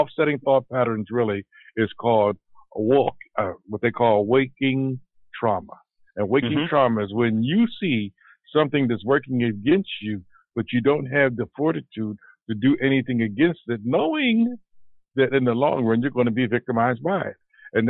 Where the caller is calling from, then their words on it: Pennsylvania, United States; I'm calling from Pennsylvania, and I am excited, man.